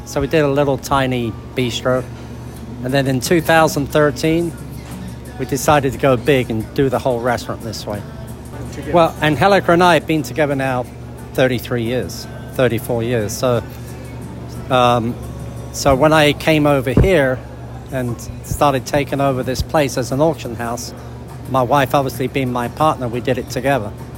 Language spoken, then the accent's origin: English; London, United Kingdom; now in Redwood City, United States; originally I'm from London, England. And I started in Redwood City about 24 years ago. When I was a lot younger, I was in my 40s then. Now I'm in my late 60s.